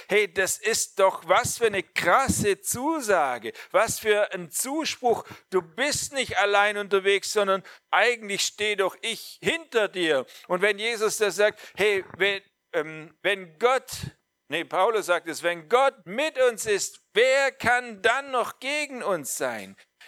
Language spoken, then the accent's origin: German; Baden-Württemberg, Germany; aber als Schwabe richtig zu sprechen, das ist echt schwer.